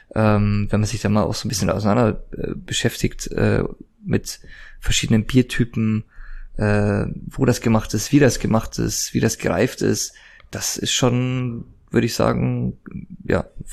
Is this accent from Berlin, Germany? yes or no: no; Bavaria, Germany; Ich komme vom Chiemsee aus Bayern